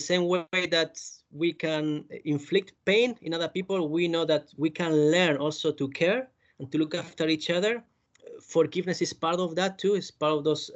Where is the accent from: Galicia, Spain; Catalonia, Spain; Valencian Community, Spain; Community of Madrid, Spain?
Valencian Community, Spain; Castellón; English is a second language; moved away as an adult; now in United Kingdom; Originally, I'm from Spain, but I came to England 11 years ago now, and I came to do my research in the Peace Department of Bradford University, although my home university is in Spain, in a town called Castellón